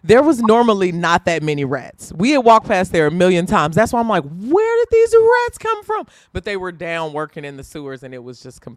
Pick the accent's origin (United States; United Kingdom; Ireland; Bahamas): United States; Indiana; I'm from Indiana